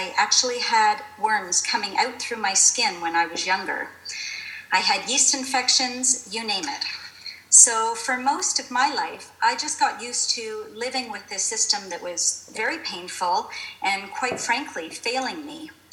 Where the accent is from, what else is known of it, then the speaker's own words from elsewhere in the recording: Toronto, Ontario, Canada; now in Las Vegas, United States; originally I am from Toronto, Canada, but I do currently live in Las Vegas with my husband of 21 years, our dog, and our 15-year-old daughter.